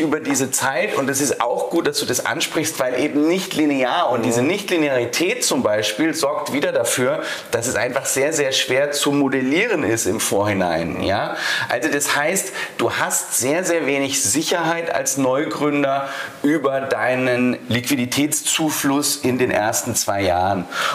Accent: Baden-Württemberg, Germany; Ja, und meine alte Heimat ist ja in Baden im Schwarzwald.

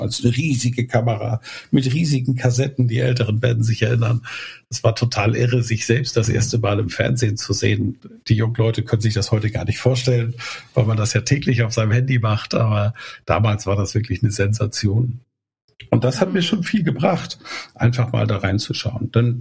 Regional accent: Schleswig-Holstein, Germany; Ich bin in einem Dorf groß geworden in Schleswig-Holstein. Das war ein Dorf, das wenig akademische Mitglieder hatte in seiner Gesellschaft.

